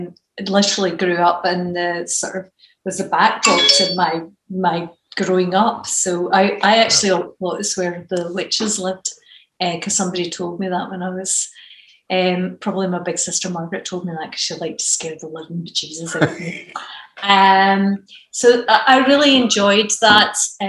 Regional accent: Glasgow, Scotland, United Kingdom; growing up in Glasgow

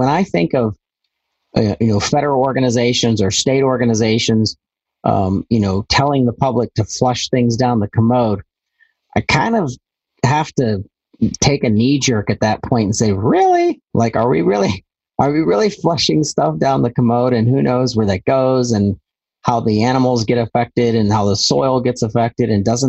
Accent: Pittsburgh, Pennsylvania, United States; I'm from Pittsburgh, and Pittsburgh in the 1920s through the 1960s was a very dirty city, extremely dirty.

